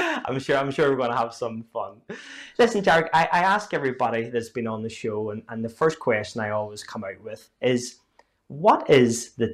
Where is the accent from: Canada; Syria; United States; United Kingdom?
United Kingdom; Belfast, Northern Ireland; growing up in Belfast as an Irish Catholic.